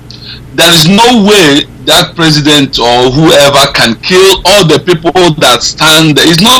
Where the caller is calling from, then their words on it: Dublin, Leinster, Ireland; I'm calling from Dublin, Ireland.